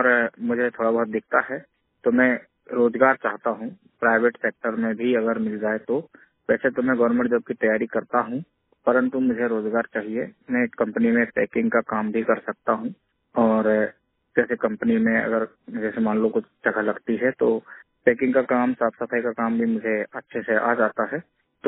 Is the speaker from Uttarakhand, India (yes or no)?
no; Seoni, Madhya Pradesh, India; मैं जिला सिवनी का रहने वाला हूँ, मध्य प्रदेश से।